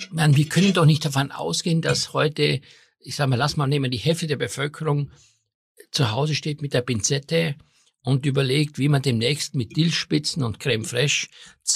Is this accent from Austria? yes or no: yes; Styria, Austria; Ich komme aus der Steiermark und ich habe natürlich das Fundament der Küche gelernt